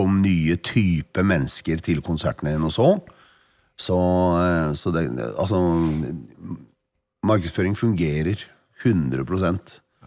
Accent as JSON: {"language": "Norwegian", "region": "Oslo", "country": "Norway", "tie": "born or raised there", "said": "Jeg vokste opp på østkanten i Oslo, sånn fattig sted som heter Romsås, med mye kriminelle og narkomane."}